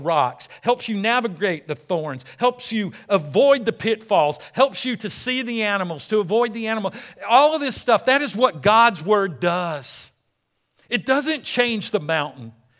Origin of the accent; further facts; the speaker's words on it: United States; I'm American, so I don't need anybody telling me what to do.